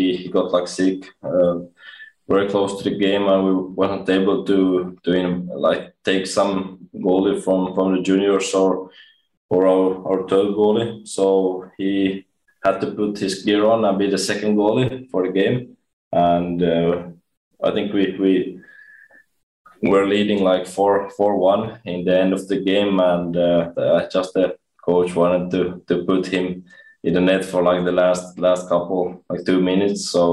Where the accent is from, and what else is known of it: Espoo, Uusimaa, Finland